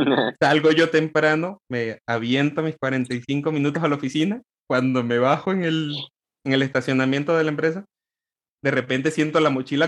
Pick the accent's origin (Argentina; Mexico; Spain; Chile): Mexico; Veracruz; accent: Veracruz; Con mi acento de Veracruz.